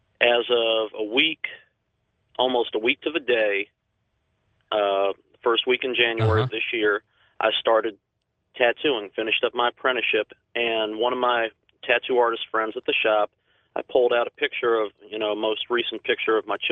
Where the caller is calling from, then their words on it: South Carolina, United States; Hi, George. … I'm calling from South Carolina.